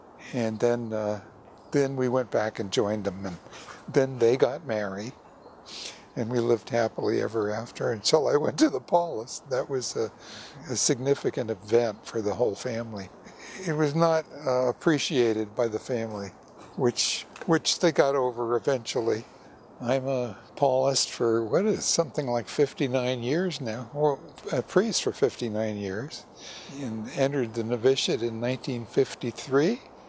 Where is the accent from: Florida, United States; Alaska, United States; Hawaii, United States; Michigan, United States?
Hawaii, United States; also born or lived in Boston; I'm originally from Hawaii, although I wasn't born there. My mother and dad were going to school in Boston, Massachusetts, and I was born there.